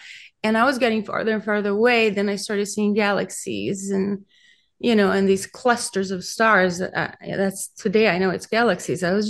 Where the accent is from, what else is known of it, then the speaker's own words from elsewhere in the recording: Brazil; I grew up in Brazil, and I had relatives who were mediums, transchannelers